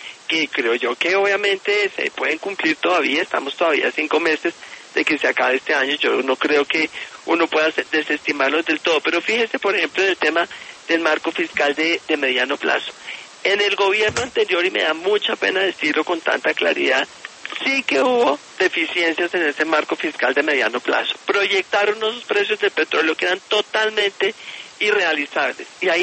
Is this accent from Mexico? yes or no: no; Colombia; Y estamos haciendo muchas cosas valiosas como nación, como colombianos.